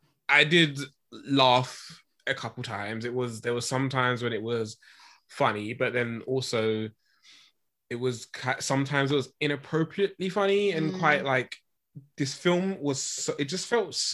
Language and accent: English; United Kingdom; And it's fine, but as a British person, I was just literally